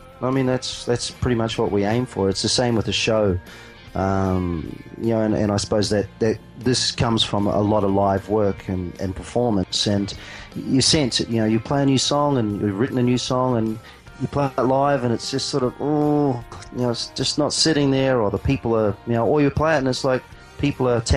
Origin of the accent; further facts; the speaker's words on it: New Zealand; I went home to where I grew up in New Zealand, and the cottage is an 1860s old stone cottage that my great-great-grandfather built.